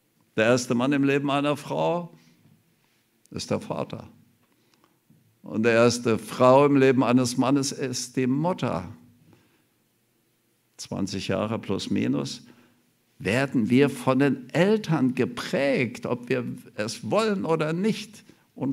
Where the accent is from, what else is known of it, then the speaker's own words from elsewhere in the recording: Saxony, Germany; Ich bin in Sachsen aufgewachsen.